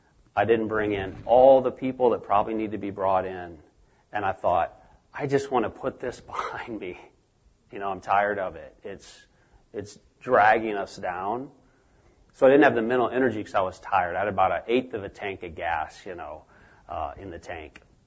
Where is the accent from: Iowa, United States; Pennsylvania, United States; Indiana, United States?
Iowa, United States; We're from Iowa as well.